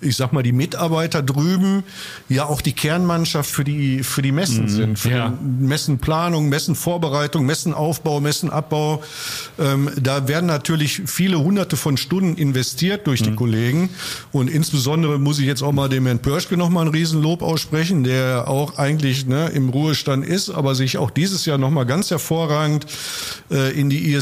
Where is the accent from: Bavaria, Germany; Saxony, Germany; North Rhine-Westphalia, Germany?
North Rhine-Westphalia, Germany; Kamp-Lintfort; Ich bin in Kamp-Lintfort groß geworden